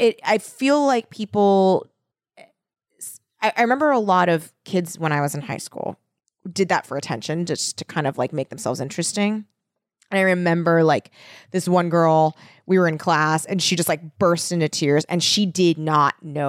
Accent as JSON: {"language": "English", "town": "Torrance", "region": "California", "country": "United States", "said": "I'm from Torrance."}